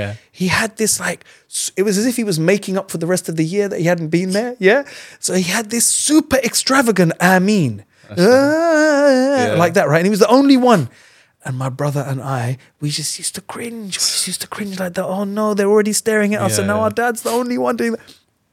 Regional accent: United Kingdom; You know, we're British and we're Asian and we're Muslim and we're, in some case, millennials.

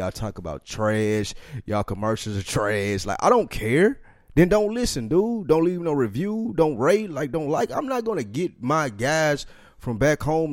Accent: the South, United States; We don't really fuck with … Like, we're from the South.

